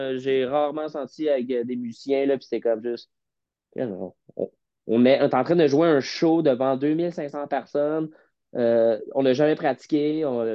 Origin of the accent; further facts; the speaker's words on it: Mirabel, Quebec, Canada; Puis moi, je viens de Mirabel, j'habitais à Saint-Augustin un temps.